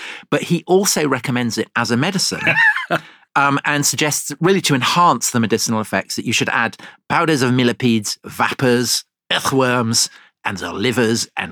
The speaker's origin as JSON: {"language": "English", "region": "England", "country": "United Kingdom", "said": "as an Englishman, a proud Englishman."}